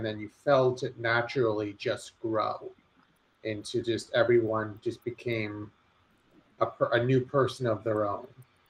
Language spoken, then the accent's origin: English; New York City, New York, United States; it takes place on the Upper East Side, which is where I grew up in New York City.